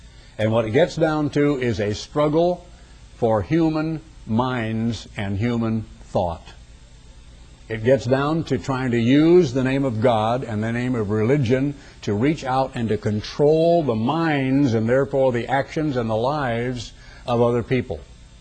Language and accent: English; United States; Just because I'm an American, and just because sometimes my Americanism and my patriotism sort of fights with my spirituality and Christianity